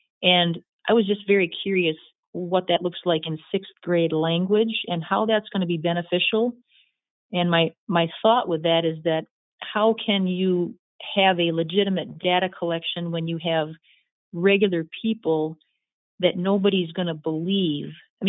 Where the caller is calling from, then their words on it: Fort Atkinson, Wisconsin, United States; calling from Fort Atkinson, Wisconsin.